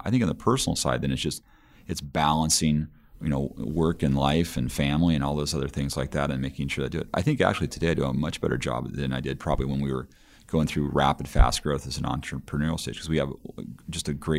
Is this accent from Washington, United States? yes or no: yes; Seattle, Washington, United States; moved away as an adult; now in China; So I grew up in Seattle. The company was in Seattle.